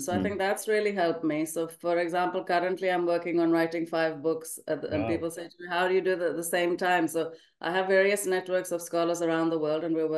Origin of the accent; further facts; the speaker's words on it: Manchester, North West England, United Kingdom; moved away as an adult; now in India; I came from England, from Manchester to Patna.